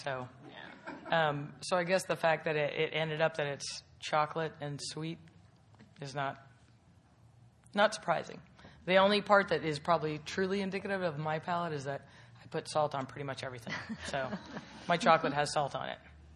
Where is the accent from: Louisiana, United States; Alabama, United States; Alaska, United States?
Alaska, United States; I'm actually from Alaska, so my father would travel down here to San Francisco, both for wine and food.